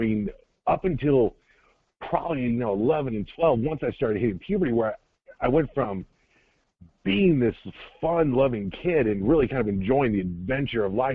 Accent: Atlanta, Georgia, United States; But long story short, I end up going to a school in Tennessee. I'm from Atlanta, so I go out there.

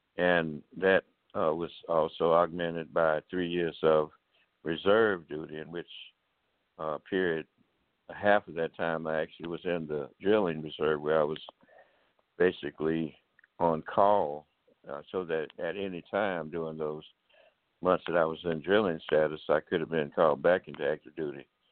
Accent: Alabama, United States; later received an honorary commission as a lieutenant colonel from the state of Alabama, which is my home state.

